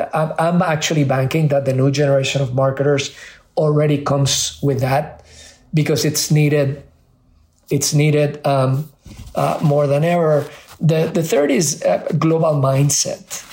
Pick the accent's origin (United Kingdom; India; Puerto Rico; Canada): Puerto Rico; also born or lived in Spain; Whether it was in Spain where I grew up or in Puerto Rico